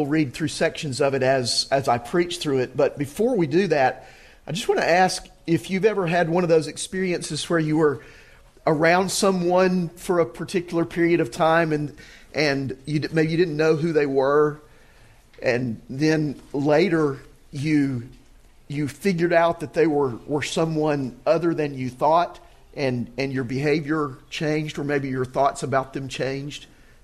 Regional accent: Auburn, Alabama, United States; And because I was from Auburn, that was, you know, an interest point.

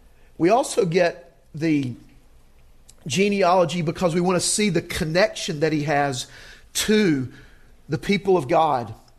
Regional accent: Auburn, Alabama, United States; And because I was from Auburn, that was, you know, an interest point.

